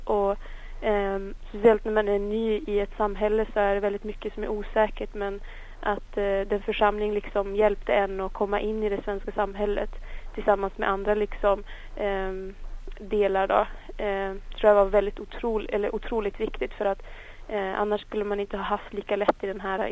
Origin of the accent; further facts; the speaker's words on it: Skellefteå, Västerbotten County, Sweden; also born or lived in Eritrea; Ja, jag kommer ursprungligen från Eritrea och jag har bott i större delen av mitt liv här i Sverige. Men jag är uppvuxen i Norrland då, i Skellefteå.